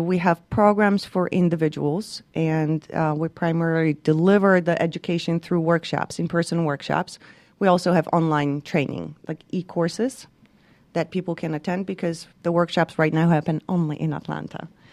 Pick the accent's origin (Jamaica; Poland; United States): Poland; So I was born and raised in Poland. Actually, during communism, believe it or not.